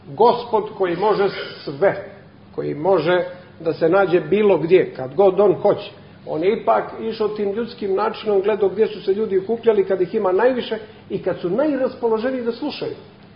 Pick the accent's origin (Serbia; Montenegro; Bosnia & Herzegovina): Montenegro; Cetinje; pošto dolazim sa Cetinja